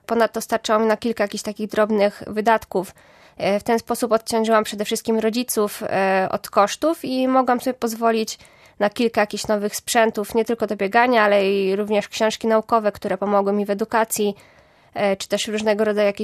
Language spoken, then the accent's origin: Polish; West Pomeranian Voivodeship, Poland; now in Stargard, Poland; Mam 19 lat, pochodzę z niewielkiej miejscowości okolic Dobry Nowogarskiej. Aktualnie mieszkam w Stargardzie.